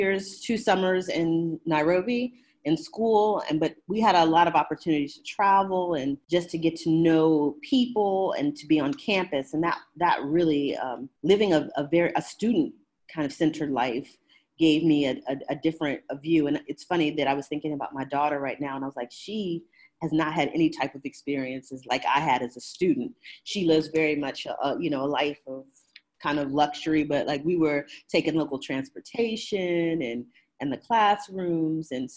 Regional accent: Maryland, United States; I'm from Prince George's County in Maryland, and so it was Prince George's County program.

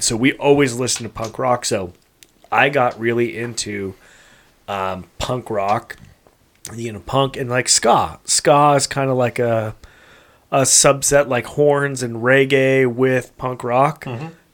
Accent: United States; We all grew up with a group of boys. We grew up in Meadowview, and we called ourselves like the Meadowview crew, the MVC, the Meadowview crew.

